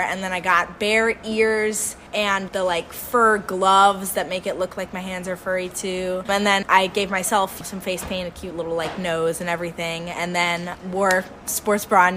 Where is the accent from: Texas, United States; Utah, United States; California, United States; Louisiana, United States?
Louisiana, United States; New Orleans; Like, I'm from New Orleans, and so we dress up a lot, not just for Halloween, but for Mardi Gras as well.